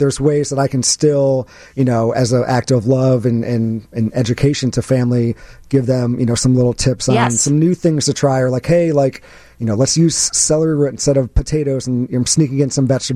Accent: Peoria, Illinois, United States; I'm from Peoria, Illinois. So just the heart of Illinois, just a couple hours south of Chicago.

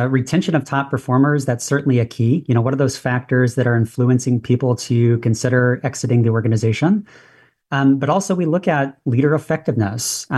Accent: St. Louis, Missouri, United States; So I was born and raised in St. Louis. I've been in St. Louis my entire life.

